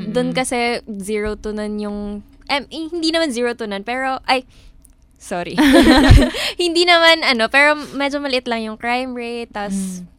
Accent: Eastern Visayas, Philippines; Cebuano. I mean, unlike dun sa ibang parts ng Leyte na Waray, Cebuano kami.

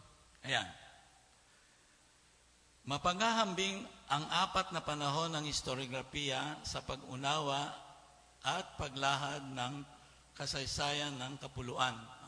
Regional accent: Bicol Region, Philippines; Taga Bicol ako eh, no? Mas maraming elemento, dugong negrito sa Bicol. At ikinatutuwa ko na meron akong ganyan.

